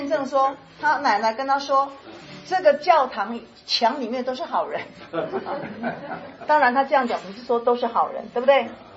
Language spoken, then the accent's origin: Chinese; Taiwan; 我是台湾人，